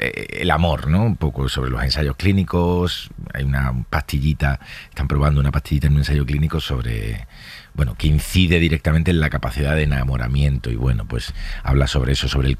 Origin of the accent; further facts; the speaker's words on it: Málaga, Andalusia, Spain; yo soy de provincia, soy de Málaga, siempre me he tenido que buscar mucho la vida